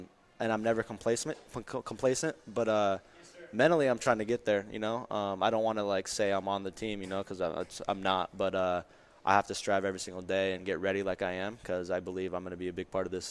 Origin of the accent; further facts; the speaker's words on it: Murrieta, California, United States; I grew up like 2.5 hours south of there. It's called Murrieta.